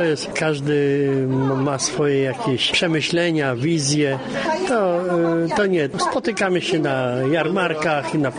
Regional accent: Kutno, Łódź Voivodeship, Poland; To znaczy, my z Kutna należeliśmy, zaczynaliśmy też w muzeum

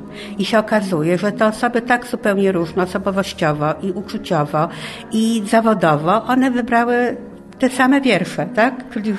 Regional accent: Warsaw, Masovian Voivodeship, Poland; No jesteśmy z Warszawy, ale życie nas targało po całej Polsce

